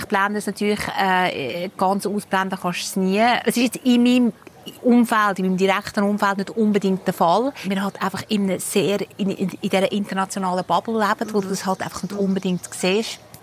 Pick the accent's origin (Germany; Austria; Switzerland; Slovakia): Switzerland; now in Dubai, United Arab Emirates; Ich glaube, das merkt man als Schweizerin Dubai nicht.